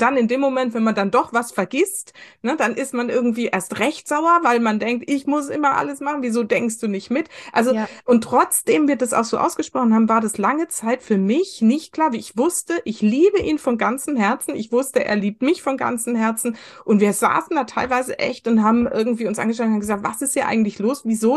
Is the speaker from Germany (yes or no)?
yes; West Germany, Germany; also ich bin im Westen groß geworden